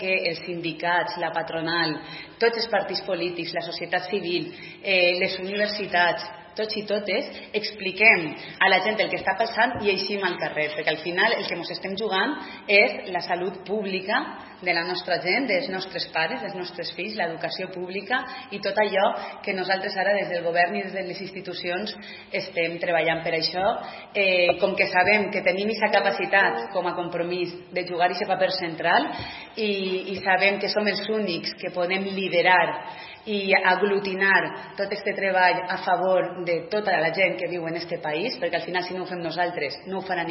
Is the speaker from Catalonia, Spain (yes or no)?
no; Valencian Community, Spain; la falta d'inversions que tenim com a valencianes i valencians